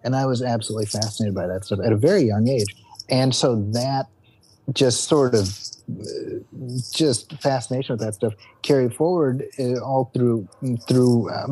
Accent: Saudi Arabia; But you know, those are my memories of growing up in Saudi Arabia.

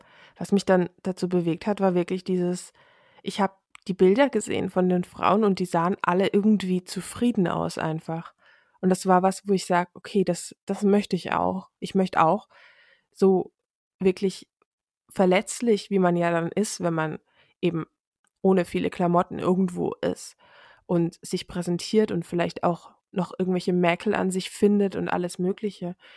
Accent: Bavaria, Germany; born there; moved away; Gebürtig komme ich aus Bayern tatsächlich, aus dem tiefsten Bayern, aber bin dann eben vor einiger Zeit hier in die Ecke gezogen

